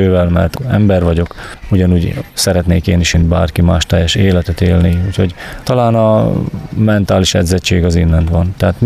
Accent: Császár, Komárom-Esztergom, Hungary; Én Császárról, Komárom megyéből, a Vértes alján levő kis településhez, ahol nem kell nagy emelkedőket megmászni, bár egy kicsit dombosabb a terület, mint itt

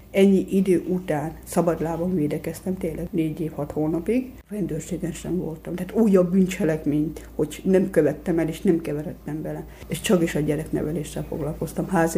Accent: Hajdúhadház, Hajdú-Bihar, Hungary; Hát ugye Hajdúhatházról. Ott nevelkedtem, édesanyám, ott nevelt engem.

